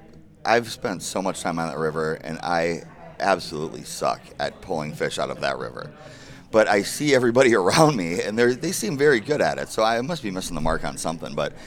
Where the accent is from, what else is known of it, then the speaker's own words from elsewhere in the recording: Stillwater, United States; I kind of fell in love with my hometown again. And my wife fell in love with our town. And we weren't planning on staying, and it was kind of the magic of Stillwater.